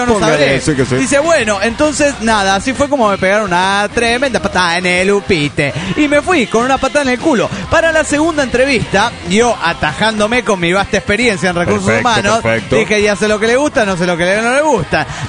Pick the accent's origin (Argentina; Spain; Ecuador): Ecuador; Ibarra, Imbabura; now in Bogotá, Colombia; Soy el mismo de Ibarra, pero ahora en Colombia y estoy perdido.